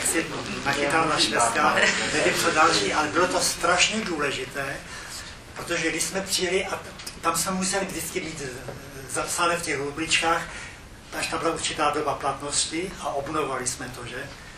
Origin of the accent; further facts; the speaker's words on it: Plzeň, Plzeň Region, Czechia; born there; jeli jsme přes Plzeň, přes moje rodiště